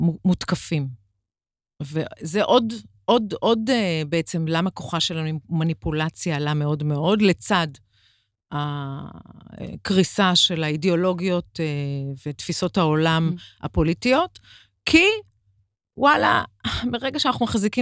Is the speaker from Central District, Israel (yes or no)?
no; Bat Yam, Tel Aviv District, Israel; אני בת לאימא שנולדה בקזבלנקה ולאבא שנולד באיסטנבול וגדלתי בבת ים.